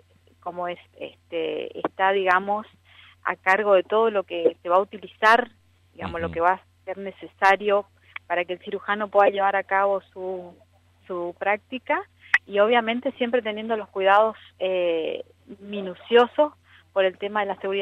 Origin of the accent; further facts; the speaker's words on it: Corrientes, Argentina; Hace muchos años que estoy acá. Uh-huh. Trabajo acá. Me radiqué acá, pero en realidad soy correntina